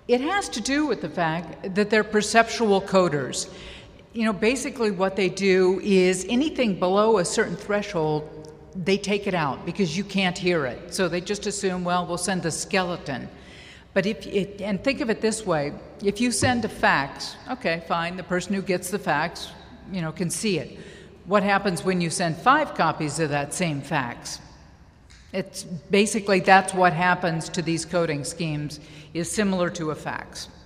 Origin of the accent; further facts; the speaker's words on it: Omaha, Nebraska, United States; growing up in Omaha, Nebraska, a radio station played